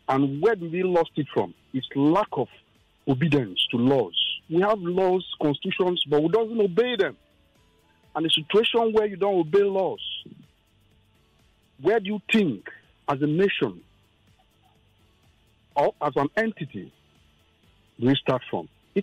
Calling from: Italy; I'm calling from Italy.

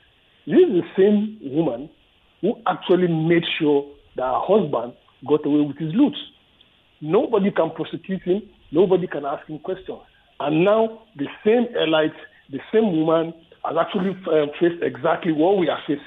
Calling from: Lagos, Nigeria; I'm calling from Ajah.

